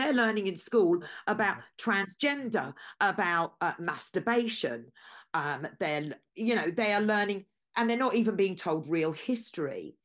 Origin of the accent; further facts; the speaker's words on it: England, United Kingdom; You know, we're English and, you know, it's no disrespect to them, but, you know, we're only a small country and, you know, we've all fought to keep this country what it is and that's what we want.